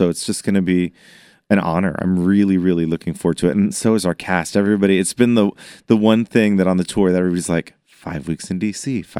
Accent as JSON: {"language": "English", "town": "Austin", "region": "Texas", "country": "United States", "tie": "born or raised there", "said": "Well, I grew up in Austin, Texas, played sports my whole life."}